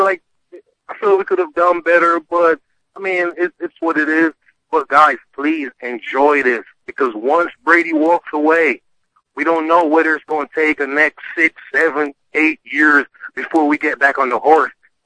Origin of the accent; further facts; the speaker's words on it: Jamaica; because I'm originally from Jamaica